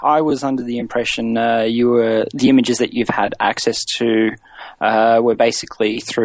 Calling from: Australia; I'm calling you from Australia.

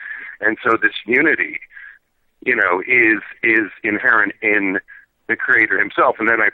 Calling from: Philadelphia, Pennsylvania, United States; Hello, Richard. … from Philadelphia.

